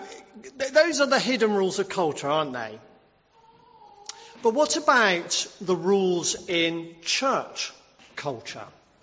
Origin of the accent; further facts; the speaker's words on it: England, United Kingdom; When two English people meet each other, we love, don't we, if we're English, to talk about the weather.